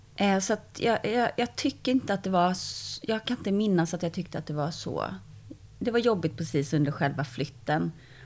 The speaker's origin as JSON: {"language": "Swedish", "town": "Eringsboda", "region": "Blekinge", "country": "Sweden", "tie": "born or raised there", "said": "egentligen så är jag uppväxt i ett litet samhälle som heter Eringsboda, som ligger in the middle of nowhere, och där bor typ 1000 pers."}